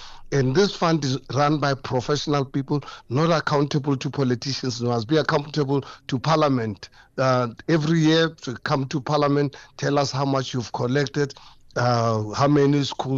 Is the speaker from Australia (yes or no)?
no; Hammanskraal, Gauteng, South Africa; I just spent the weekend at a funeral in my hometown in Amanskraal.